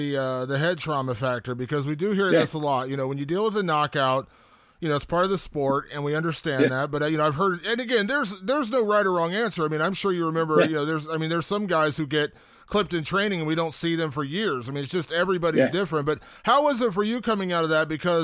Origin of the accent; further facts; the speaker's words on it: Columbus, Ohio, United States; at UFC Columbus here in my hometown of Columbus, Ohio.